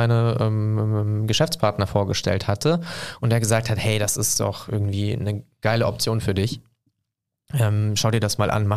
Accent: Cologne, North Rhine-Westphalia, Germany; ich bin Kölner, obwohl ich irgendwie 35 Minuten hier hinfahren muss.

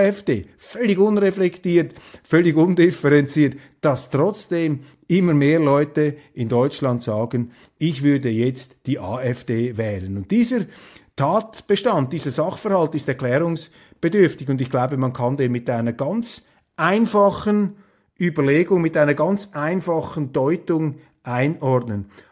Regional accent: Switzerland; Für mich als Demokrat, als Schweizer

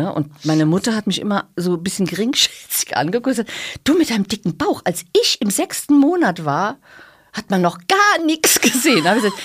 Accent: Braubach, Rhineland-Palatinate, Germany; born there; Also, was das bedeutet hat, war, dass ich bin in Braubach geboren.

